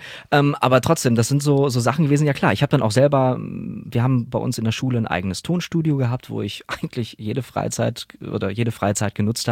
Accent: North Rhine-Westphalia, Germany; Ich komme aus dem Pott.

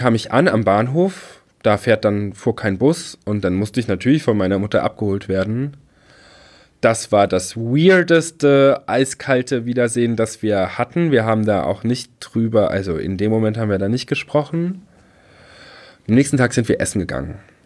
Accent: Rhineland-Palatinate, Germany; in der Zeitung Der Trierische Volksfreund, wo ich aufgewachsen bin

